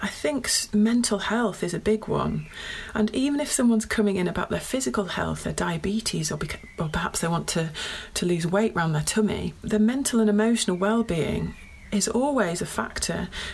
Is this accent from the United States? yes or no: no; Pickering, Yorkshire and the Humber, United Kingdom; So I actually grew up in Yorkshire. I grew up in Pickering, not far down the road from Harrogate.